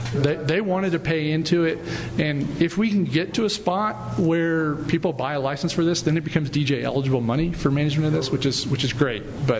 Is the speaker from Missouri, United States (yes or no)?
yes; Missouri, United States; My home state of Missouri, those are all native turtles that are common.